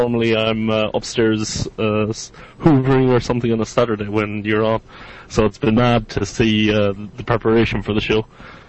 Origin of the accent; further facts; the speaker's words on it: Ireland; now in Netherlands; I'm from Ireland.